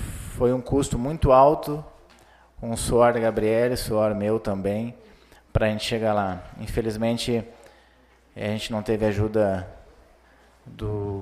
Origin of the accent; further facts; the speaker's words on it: Ijuí, Rio Grande do Sul, Brazil; Nós somos de Juí.